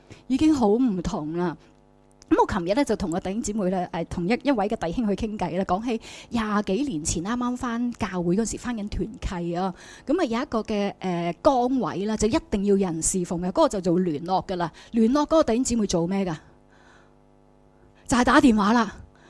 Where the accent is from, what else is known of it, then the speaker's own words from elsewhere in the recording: Hong Kong; 我哋香港人曾几何时係被呢个信心危机冲击得好大。